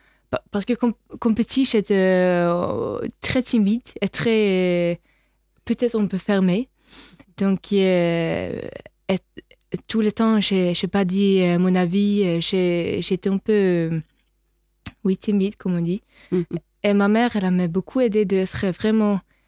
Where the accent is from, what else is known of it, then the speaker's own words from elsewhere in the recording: Bergen, Vestland, Norway; French is a second language; Moi, je suis née à Bergen, et c'est où j'ai grandi. C'est une ville à l'ouest de Norvège. C'est jusqu'à côté de la mer.